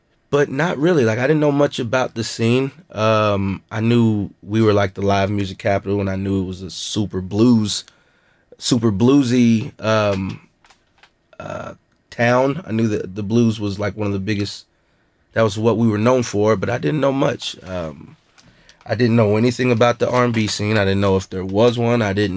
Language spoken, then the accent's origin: English; Austin, Texas, United States; also born or lived in Round Rock; I was born in Brackenridge, so I've been in the Austin area my whole life.